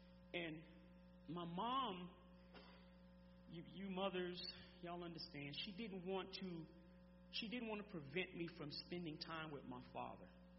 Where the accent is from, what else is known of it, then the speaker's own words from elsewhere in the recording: Amarillo, Texas, United States; I'm from Amarillo, Texas. That's where I was born. I'm 47 years old. And I was raised very well.